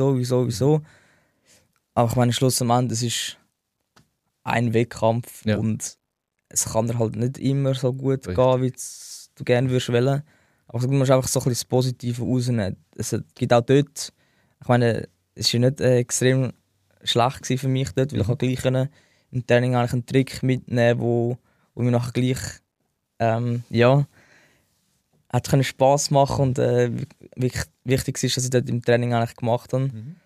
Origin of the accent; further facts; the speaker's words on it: Zurich, Switzerland; das war halt so eigentlich bei meiner Heimat. Mhm. Gerade auf der anderen Seite vom Albis, bei der Landewiese.